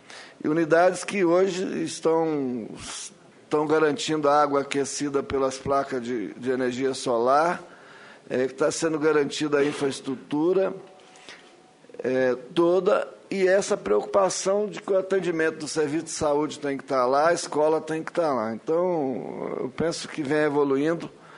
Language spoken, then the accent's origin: Portuguese; Palmas, Tocantins, Brazil; Eu sou da cidade de Palmas, uma cidade, do ponto de vista aparente, muito bem planejada, porque ela é uma cidade muito bem traçada, mas tem grandes vazios urbanos